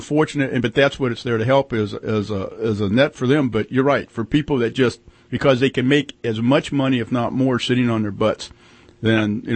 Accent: California, United States; no, I'm not a flatlander. I'm from Northern California.

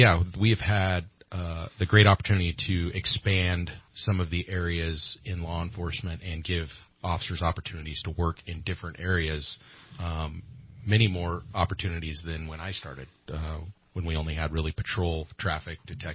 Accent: Cottonwood, California, United States; I'm a local born and raised in Cottonwood and started here at the Reading Police Department back in 2003.

